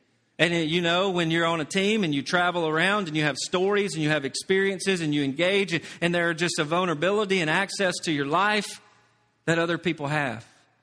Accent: Tennessee, United States; I'm from Tennessee, if you didn't know that.

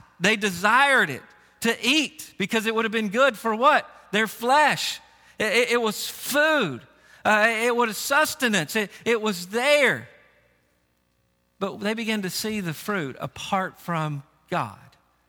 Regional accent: Tennessee, United States; And I grew up in Tennessee, about 45 minutes south of Nashville.

